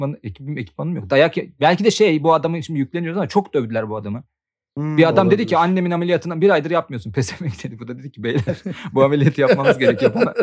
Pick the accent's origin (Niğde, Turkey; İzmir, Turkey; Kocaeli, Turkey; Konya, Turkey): Konya, Turkey; Ay evet. Memleketim Konya. Ya. Konyalı